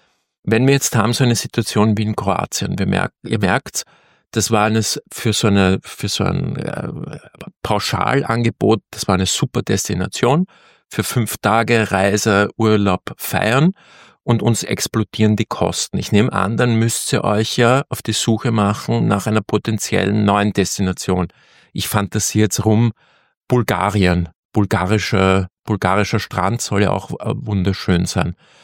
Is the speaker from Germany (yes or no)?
no; Austria; ich bin ja Österreicher